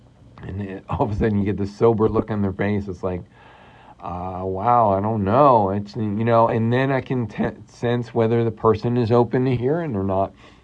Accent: New Jersey, United States; I grew up in New Jersey, and I went through my whole entire, all through high school, and would come home from college, and during breaks and whatnot.

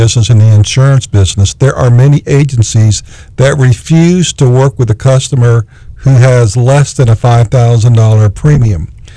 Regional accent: Florida, United States; Me because I grew up in Palm Beach County

